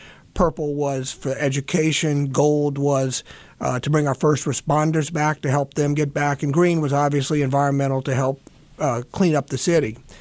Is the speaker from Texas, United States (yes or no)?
no; Mississippi, United States; I'm originally from Mississippi, so we grew up with a lot of livestock.